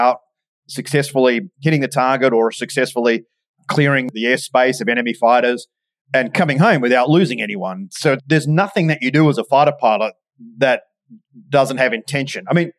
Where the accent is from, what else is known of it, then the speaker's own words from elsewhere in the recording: Australia; accent: Australian; also born or lived in United Kingdom; And I flew, as my accent might give me away, in the Royal Australian Air Force. I lived in the United Kingdom.